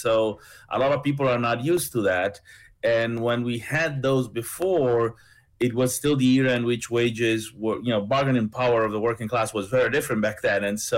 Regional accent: Argentina; English is a second language; I come from Latin America. We're dealing in Argentina with 200% and something.

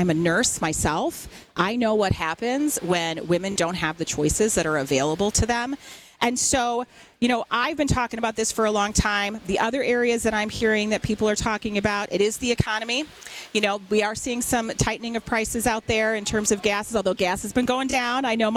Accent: Wisconsin, United States; And I live in Waukesha County. So this Waukesha County Fair, this is my hometown.

